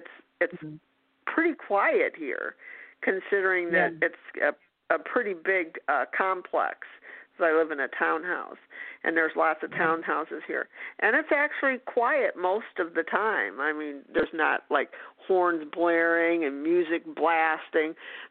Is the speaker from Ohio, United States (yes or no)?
yes; Ohio, United States; born there